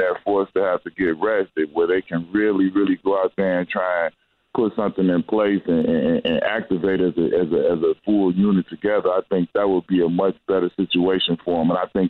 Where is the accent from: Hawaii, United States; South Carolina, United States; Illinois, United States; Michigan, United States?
Illinois, United States; Chicago; the way that I grew up in Chicago, it's not, you don't always have that choice.